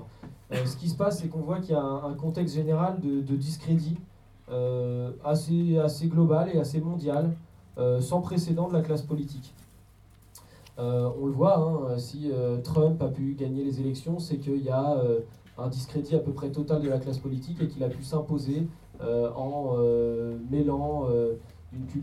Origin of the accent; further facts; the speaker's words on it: Nantes, Pays de la Loire, France; qui nous touche tous en tant que Nantais, en tant qu'habitant de l'Ouest